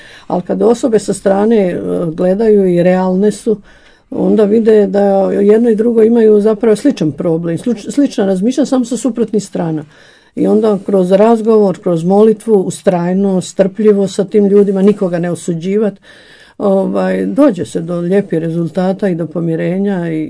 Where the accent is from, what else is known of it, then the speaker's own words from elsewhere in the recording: Bosnia & Herzegovina; ja sam napravljena iz Hercegovine, ne iz tu iz Prigorje, iz Sesveta